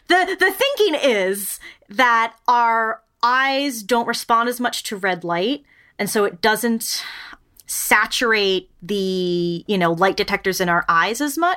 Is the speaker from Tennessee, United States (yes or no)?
no; New York, United States; I grew up in New York, so like that was impossible.